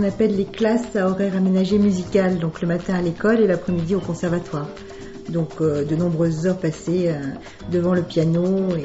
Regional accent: Saint-Étienne, Auvergne-Rhône-Alpes, France; Il se trouve que je suis originaire de Saint-Étienne, qui est une ville très industrielle.

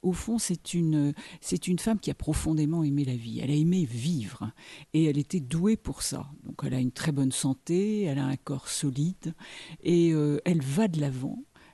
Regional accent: Perpignan, Occitanie, France; born there; je suis née à Perpignan, et quand j'avais 15 ans, 17 ans, 18 ans, avec une bande d'amis, nous allions très souvent de l'autre côté de la frontière.

